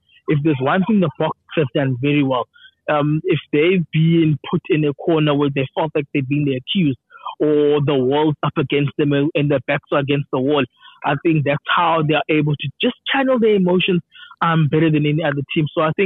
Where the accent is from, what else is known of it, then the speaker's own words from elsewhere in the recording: South Africa; so I'm short of saying that we as South African journalists are taking sides in a short bulletin.